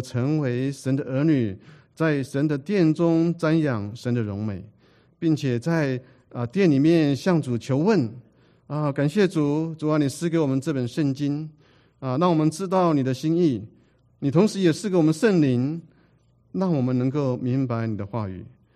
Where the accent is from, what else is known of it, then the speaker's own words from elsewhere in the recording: China; 我们中国人说哈，这个有关系就没有关系，对不对哈？